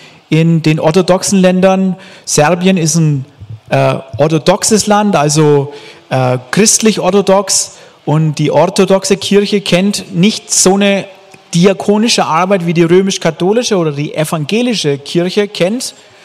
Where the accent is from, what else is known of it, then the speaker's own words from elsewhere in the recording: Bavaria, Germany; also born or lived in Bodensee; Ich habe gerade gesagt, ich komme gar nicht aus Deutschland. Ich komme aus dem Frankenland. Und von daher, aber ich lebe schon mit meiner Frau und unseren Kindern leben wir jetzt schon fast 20 Jahre, ja, in schönen Württemberg.